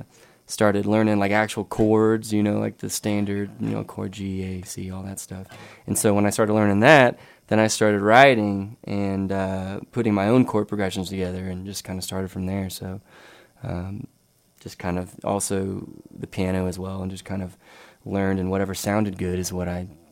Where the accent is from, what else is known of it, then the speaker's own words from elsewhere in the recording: Dallas, Texas, United States; But I'd still consider, you know, I'm from Dallas. I grew up there. And, you know, I always tell people that's where I'm from.